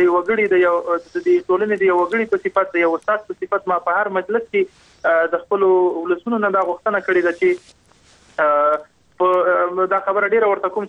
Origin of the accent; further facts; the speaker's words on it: Nangarhar, Afghanistan; زه د ننګرهار د یو فرد په حیث باندې